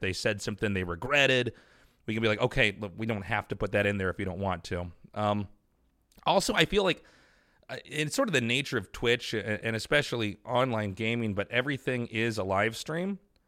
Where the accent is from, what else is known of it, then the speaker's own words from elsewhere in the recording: Kansas City, Missouri, United States; For instance, I grew up in Kansas City. I spent most of my life, my young life, in Kansas City.